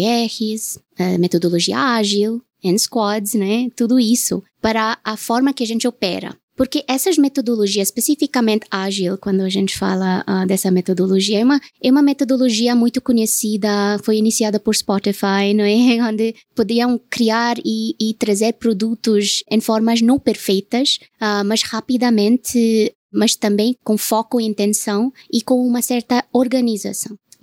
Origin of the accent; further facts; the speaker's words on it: India; sou indiana, temos que ter uma mantra